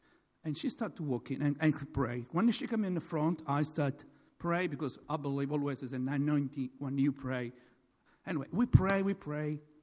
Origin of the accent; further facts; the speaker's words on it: Australia; I come from Australia.